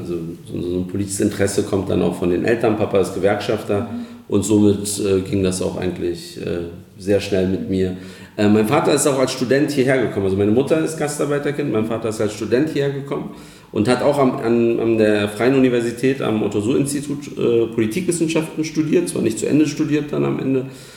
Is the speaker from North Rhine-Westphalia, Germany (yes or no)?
no; Berlin, Germany; bin gebürtiger Kreuzberger, aufgewachsen in Neukölln. Deshalb, ich sage immer, ich habe einen Kreuzberger Migrationshintergrund.